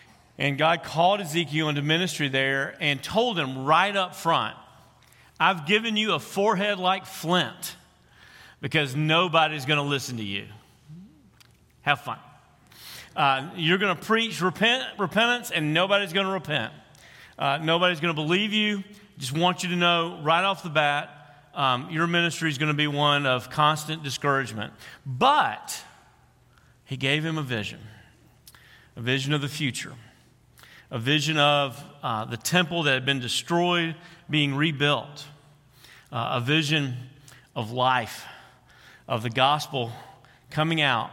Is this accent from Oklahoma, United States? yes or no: yes; Tulsa, Oklahoma, United States; also born or lived in Mississippi; I am from Tulsa, Oklahoma, most recently, but I spent 14 very formative years of my life here in Mississippi.